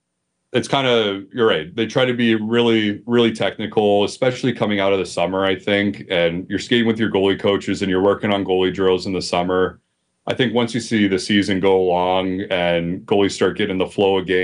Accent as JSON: {"language": "English", "region": "Pennsylvania", "country": "United States", "tie": "born or raised there", "said": "I still have a soft spot for the Pens. I like watching Crosby because of, my hometown team when I was growing up."}